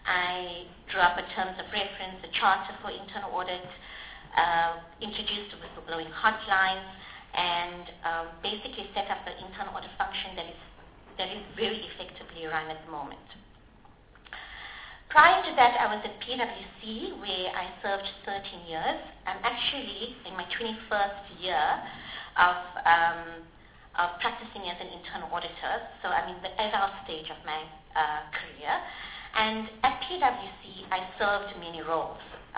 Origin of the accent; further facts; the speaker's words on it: Limpopo, South Africa; I'm from the Limpopo province, specifically Makata Luitri Hut.